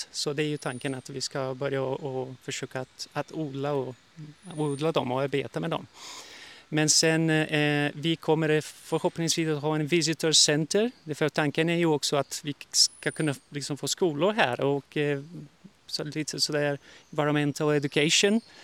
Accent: Brazil; also born or lived in Sweden; nu är det jag tillbaka då i Brasilien. Därför det är också mitt hemland som Sverige. Och nu är jag här. Har ju varit här sedan mars i år.

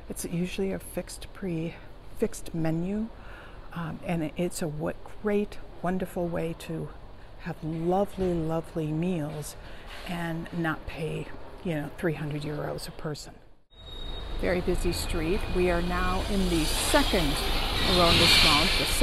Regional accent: Minneapolis, Minnesota, United States; I come from Minneapolis, and so we had skyways.

